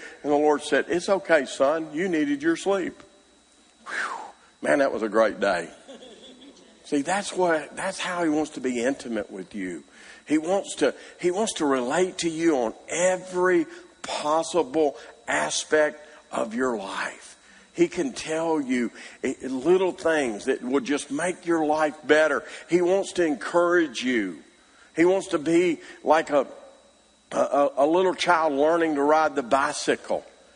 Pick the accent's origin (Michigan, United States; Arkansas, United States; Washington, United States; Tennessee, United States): Arkansas, United States; Now, I'm from Arkansas. Anybody here from Arkansas?